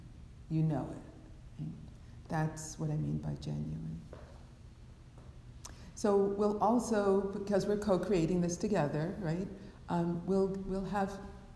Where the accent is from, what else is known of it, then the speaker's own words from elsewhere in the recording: Brooklyn, New York, United States; So growing up in Brooklyn, I had no intention of being a Dharma teacher, Dharma anything.